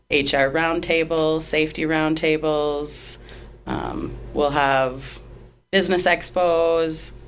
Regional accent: Marquette, Michigan, United States; moved away as an adult; now in Wisconsin Rapids, United States; I'm initially from Marquette, Michigan. Moved to Wisconsin Rapids about 12 years ago

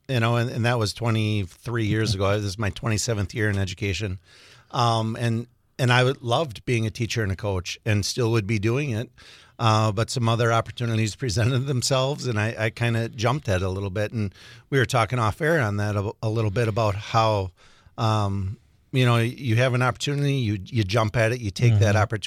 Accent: Wausau, Wisconsin, United States; I grew up in Wausau, attended Thomas Jefferson Elementary, and then to John Muir, and then to Wausau West

